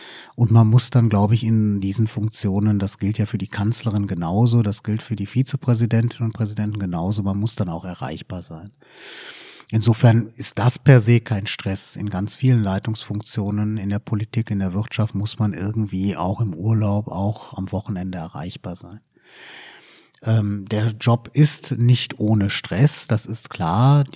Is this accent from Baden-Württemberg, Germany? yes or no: no; Düren, North Rhine-Westphalia, Germany; born there; Also ich bin in Düren bei Aachen geboren